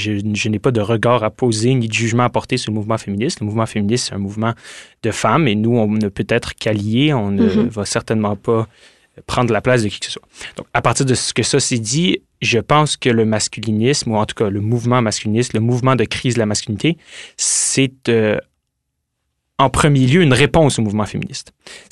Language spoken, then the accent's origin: French; Montreal, Quebec, Canada; Je viens de Montréal